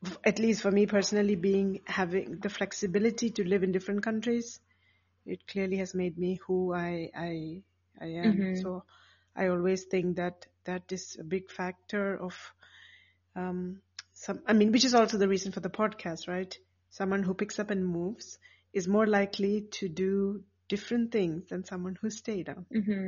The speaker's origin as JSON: {"language": "English", "country": "United States", "also_born_or_lived": "Switzerland", "said": "And I'm a rebel in that I look Indian, but I'm not Indian. No, I'm not. So I have like parts of me that's very American, And parts of me that is very, very Swiss too."}